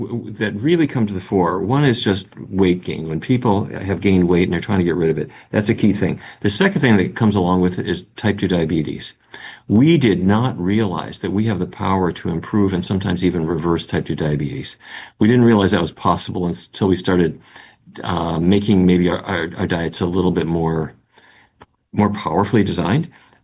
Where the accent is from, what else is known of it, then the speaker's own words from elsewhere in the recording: North Dakota, United States; I grew up in North Dakota. Mm-hmm. And North Dakota is cattle country.